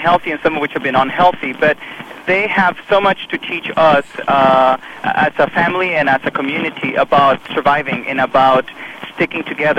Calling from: Illinois, United States; Yes, I'm calling from Kankakee County.

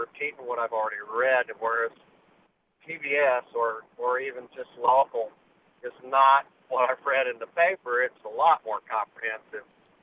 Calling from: Urbana, Illinois, United States; Hi, I'm actually from Urbana, Illinois. I'm just on my back travel over in Indiana.

